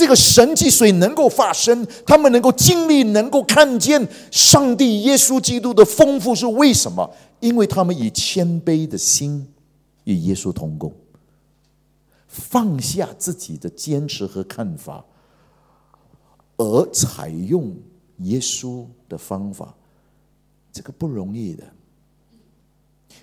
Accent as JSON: {"language": "Chinese", "country": "China", "said": "我们中国人"}